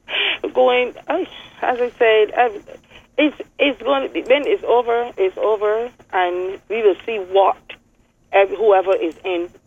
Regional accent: Saint George, Barbados; I'm from St. George too, but I am not from the North.

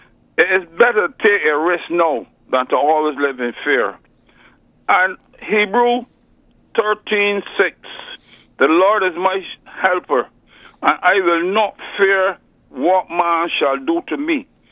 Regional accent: Barbados; They say, where are you from? I say, from Barbados. You from Barbados? Yeah.

